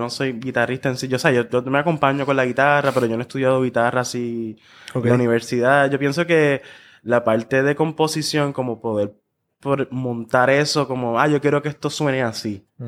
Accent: Ciales, Puerto Rico; estoy hablando en televisión de que en mi pueblo, en Ciales

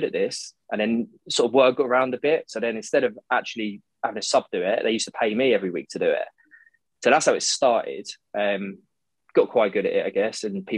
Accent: London, United Kingdom; also born or lived in Birmingham / Surrey; so I grew up in not the nicest part of London, sort of South London, and moved to Surrey. Well, I was born in Birmingham, actually, but grew up in sort of South London, Surrey sort of area

